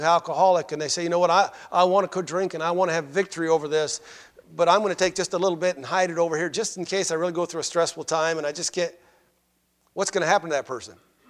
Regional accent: Ireland; but I'm Irish. I've got red hair.

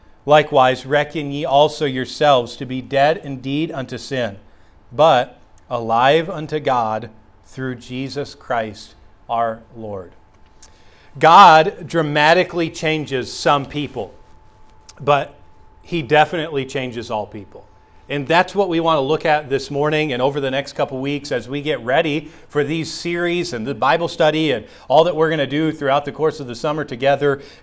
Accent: the North, United States; now in Southern US; And I know I'm from the North and I'm in the South

